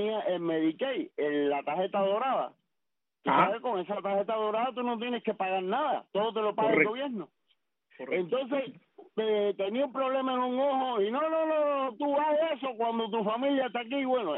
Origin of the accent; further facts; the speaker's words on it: Cuba; moved away; vine de Cuba